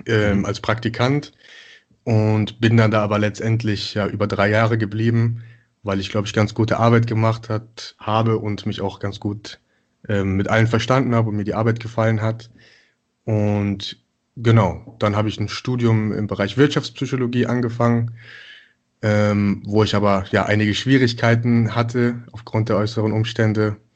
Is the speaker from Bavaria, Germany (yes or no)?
no; Mönchengladbach, North Rhine-Westphalia, Germany; born there; Also ich bin, wie du schon gesagt hast … 23 Jahre alt, wohne jetzt seit mittlerweile 5 Jahren in Köln. Bin gebürtig aus Mönchengladbach